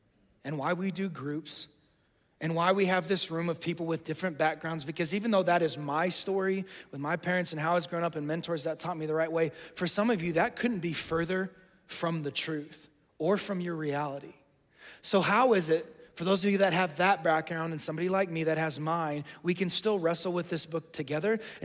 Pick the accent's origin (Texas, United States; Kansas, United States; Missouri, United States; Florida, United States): Texas, United States; It's not the Broncos. I'm from Texas.